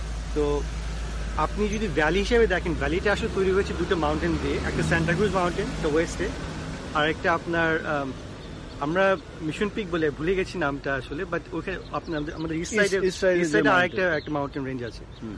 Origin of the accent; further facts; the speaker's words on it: Bangladesh; moved away; আমি ছিলাম ফার্স্ট বাংলাদেশি, আর আমার কয়েক মাস পরে দু একজন জয়েন করেছে।